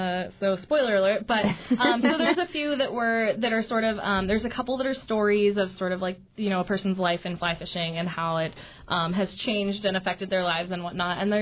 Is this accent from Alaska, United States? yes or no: yes; Alaska, United States; I grew up in Alaska, so it was sort